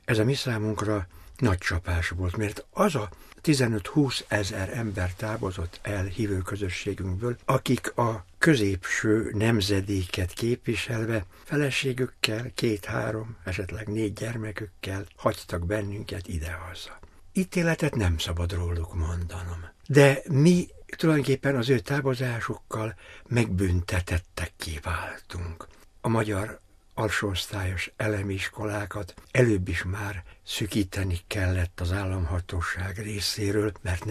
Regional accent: Vojvodina, Serbia

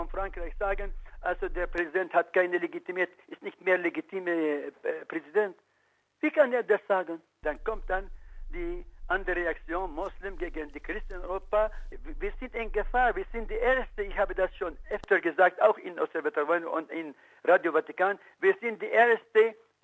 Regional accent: Syria; German is a second language; Obwohl ich bin Syrer

